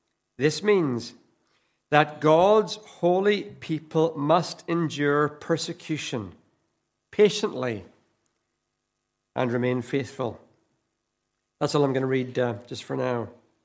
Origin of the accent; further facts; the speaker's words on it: Northern Ireland, United Kingdom; In Northern Ireland, where my accent comes from, everything from the Pope to Ian Paisley, and all in between.